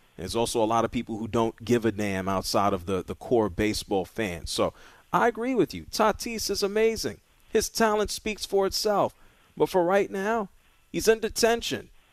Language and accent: English; New York City, New York, United States; I broadcast Saturdays on WFAN in New York City, and I grew up in New York City.